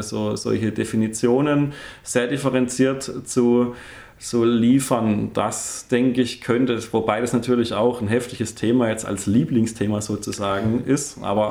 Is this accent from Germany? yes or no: yes; Schefflenz, Baden-Württemberg, Germany; Aufgewachsen in Mosbach bin ich geboren, ja.